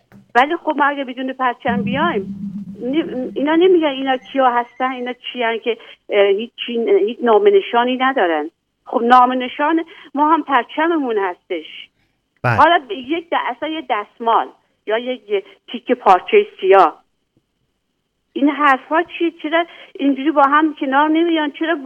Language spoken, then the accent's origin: Persian; Iran; هیچ کس نمیدونه ما ایرانی هستیم